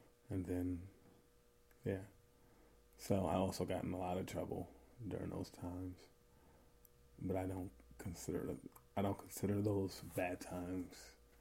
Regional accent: Hudson, New York, United States; Growing up in Hudson, it was fun. And I really enjoyed my time growing up.

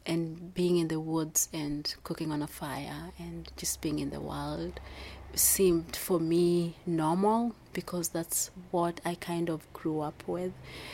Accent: Tanzania; English is a second language; now in Old Chatham, United States; I'm from Tanzania, but I live in Chatham, Old Chatham, New York now

